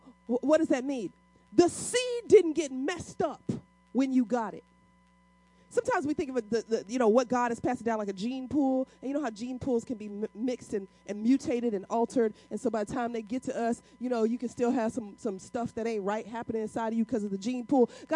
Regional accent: St. Louis, Missouri, United States; I'm originally from St. Louis, Missouri. My family's from Alabama.

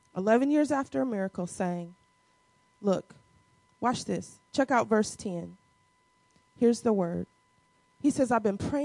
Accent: Midwest, United States; When I was growing up in the Midwest, I don't know if y'all did this, but we used to have the superlatives.

